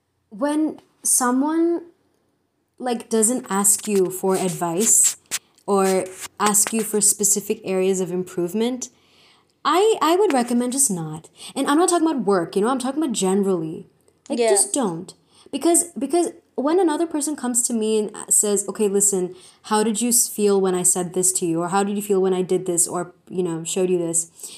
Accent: India; we're two Indian post grads. We're 22 and there's so much that we have to learn

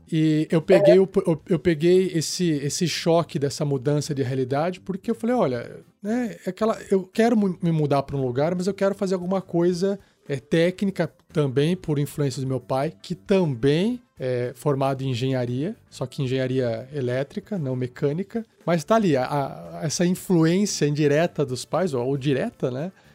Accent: São Paulo, Brazil; Eu também sou de São Paulo.

